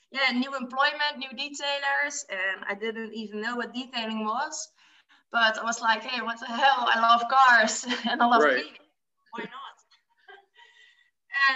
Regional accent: Netherlands; I'm from the Netherlands.

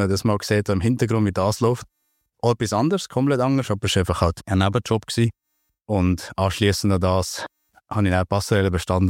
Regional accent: Bern, Switzerland; Ich habe eine Lehre ursprünglich gemacht bei der Fizia-Versicherung als Kaufmann in Thun und Interlaken. Das gehört mir vielleicht am Dialekt. Also ich bin aus der Region hier

